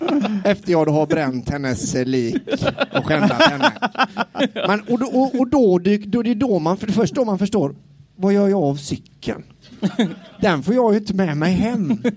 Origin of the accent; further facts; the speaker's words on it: Halmstad, Halland County, Sweden; Halmstad. Behöver du fråga?